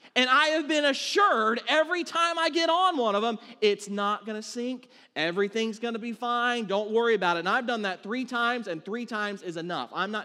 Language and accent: English; Florida, United States; being a Florida boy, all right? Growing up in Florida, I had never seen a frozen lake.